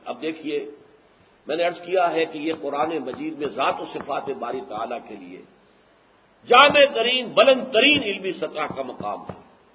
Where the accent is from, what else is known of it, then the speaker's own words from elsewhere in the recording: India; born there; پھر سوچئے، ہمیں ہندوستان میں پیدا کر دیا گیا، کیا میرا چوائس تھا؟